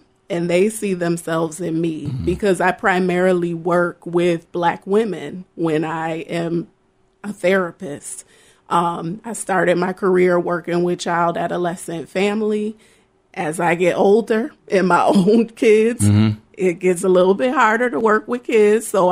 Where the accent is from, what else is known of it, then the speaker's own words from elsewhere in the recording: Rochester, New York, United States; So it's important that I'm born and raised in Rochester.